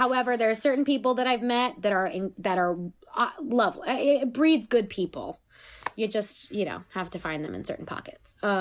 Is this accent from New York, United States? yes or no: yes; Queens, New York, United States; also born or lived in Suffern; I'm from Queens, but like moved to Rockland County.